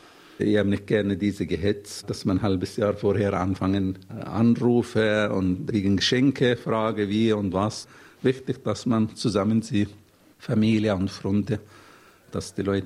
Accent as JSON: {"language": "German", "country": "Palestine", "said": "So, ich kann so auf diese Art und Weise so Projekte in meiner Heimat unterstützen."}